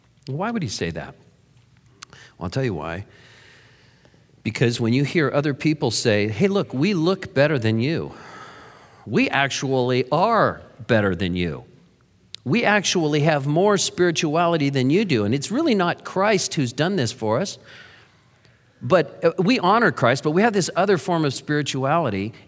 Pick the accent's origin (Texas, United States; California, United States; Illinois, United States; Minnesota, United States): California, United States; Santa Cruz; I was raised in Santa Cruz, California, and where we surfed and body surfed.